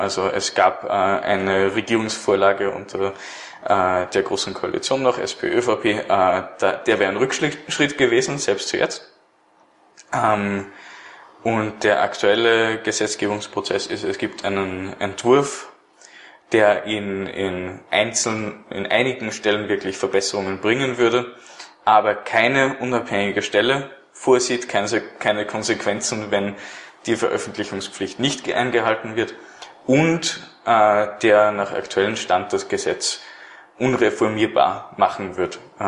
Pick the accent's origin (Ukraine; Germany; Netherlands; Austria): Austria; Als Österreicher ist man nicht gewohnt, gleich den Rechtsweg zu bestreiten